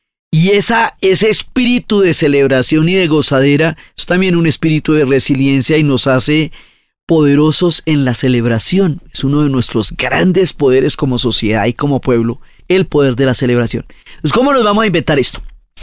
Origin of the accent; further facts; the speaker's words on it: Colombia; eso es parte de la diversidad impresionante que somos los colombianos